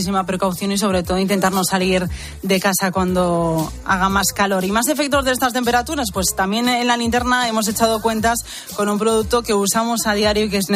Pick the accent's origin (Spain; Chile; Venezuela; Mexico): Spain; Medina de Pomar, Castile and León; Mi pueblo, que es Medina de Pomar, no hay. Pero en el de al lado, que está a 8 kilómetros, que se llama Villarcayo, allí sí que Joaquín ha puesto un cine de verano.